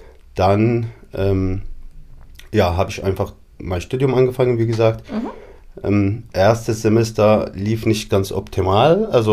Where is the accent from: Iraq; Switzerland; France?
Iraq; now in Hannover, Germany; Ich komme ursprünglich aus dem Irak, lebe hier in Deutschland seit Ende 2015